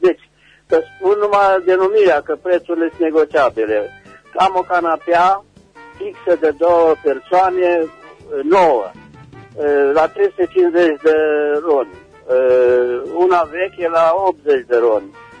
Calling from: Bocșa, Caraș-Severin, Romania; sunt din Bocșa Română.

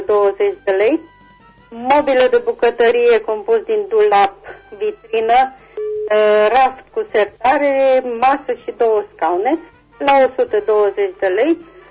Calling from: Reșița, Caraș-Severin, Romania; din Reșița.

